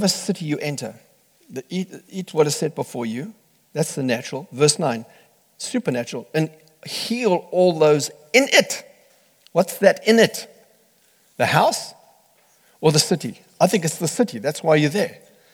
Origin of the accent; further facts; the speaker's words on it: South Africa; Where are you from? South Africa. What? Why are you here? Because I wanted to learn.